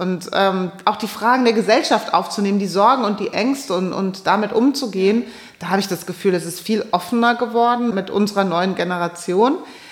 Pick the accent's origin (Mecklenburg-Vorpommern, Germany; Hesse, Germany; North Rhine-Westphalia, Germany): Hesse, Germany; wie komme ich als Hessin, wie komme ich da raus und fahre um die Meere?